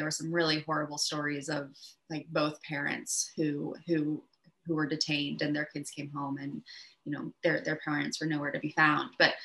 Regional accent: Iowa, United States; I grew up in Iowa and which you know is in the center of the US. I think there are more pigs in Iowa than there are people. I grew up in the city

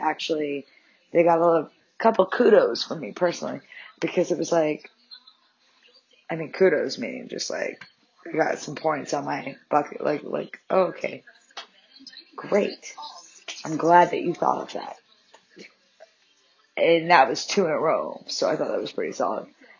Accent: Boston, Massachusetts, United States; now in New York City, United States; I'm from Boston, but I love New York City.

